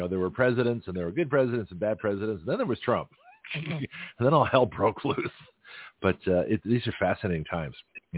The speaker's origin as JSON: {"language": "English", "country": "Canada", "said": "part of the British Commonwealth, to which I was a part by birth, being Canadian."}